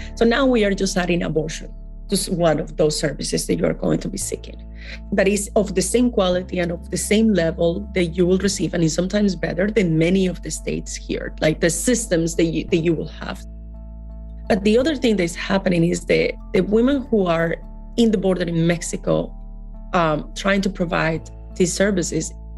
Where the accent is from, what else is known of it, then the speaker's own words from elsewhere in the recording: Colombia; we had my home country, Colombia